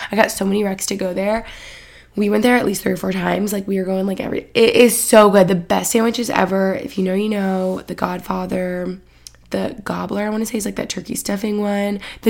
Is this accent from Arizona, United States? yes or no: no; Albany, New York, United States; now in Utica, United States; I'm literally from Albany and like live in Utica right now.